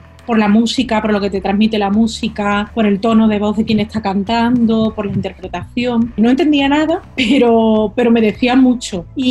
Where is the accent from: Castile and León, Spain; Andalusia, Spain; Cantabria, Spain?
Andalusia, Spain; Córdoba; born there; moved away as an adult; now in Madrid, Spain; Yo nací en Córdoba en 1985, aunque, bueno, me vine a vivir a Madrid en 2006.